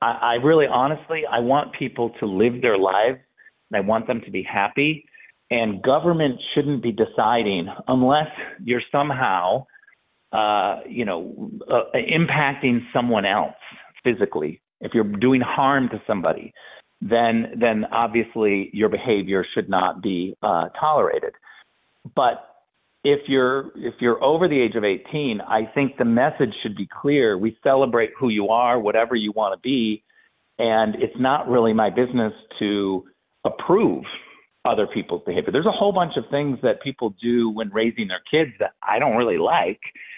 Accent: United States; No, I get full protections because I live in America and I'm an American.

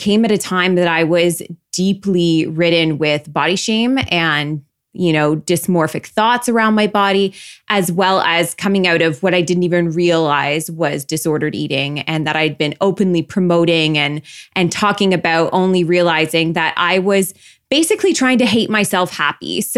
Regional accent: Canada; for me as a Canadian girl

